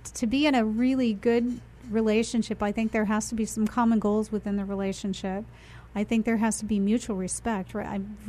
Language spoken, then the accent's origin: English; the South, United States; I'm a Southerner, you know, and you just keep your word.